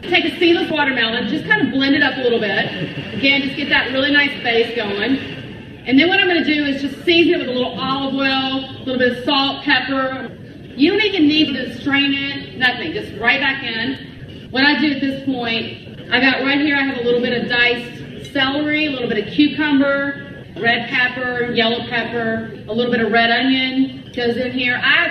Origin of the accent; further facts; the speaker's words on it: California, United States; I mean, I'm from California, we get great watermelon